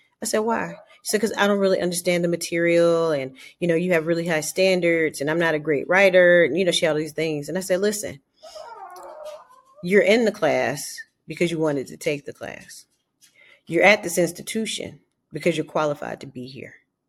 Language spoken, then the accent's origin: English; Georgia, United States; in my home state of Georgia, where I currently live